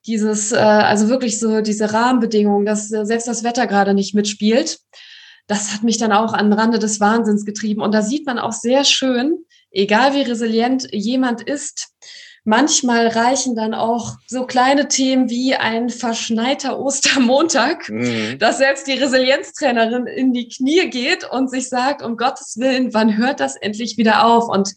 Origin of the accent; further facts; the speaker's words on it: Bonn, North Rhine-Westphalia, Germany; ich komme aus Bonn